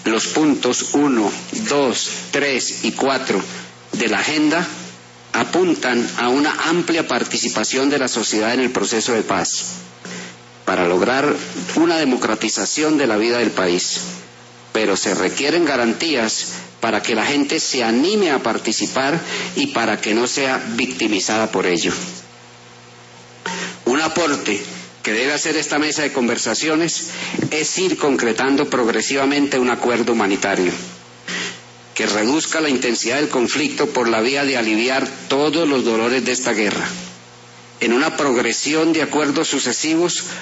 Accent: Colombia; todos somos colombianos

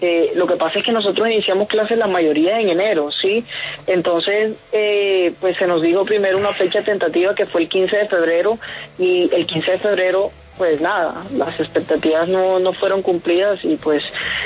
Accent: Valledupar, Cesar, Colombia; De Valledupar, César.

